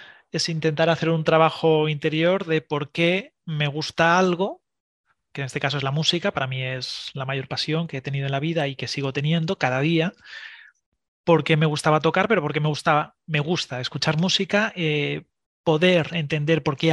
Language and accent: Spanish; Santander, Cantabria, Spain; moved away; en ese momento vivía en Navarra y tenía que tomar la opción de o me quedo en Navarra trabajando, que tenía trabajo y estaba bien, o vuelvo a Santander, yo soy de Santander